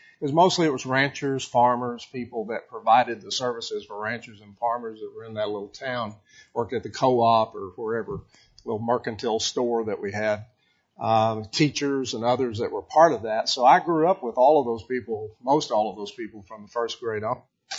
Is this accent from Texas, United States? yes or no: yes; Texas, United States; My growing up in Texas and remembering the Alamo.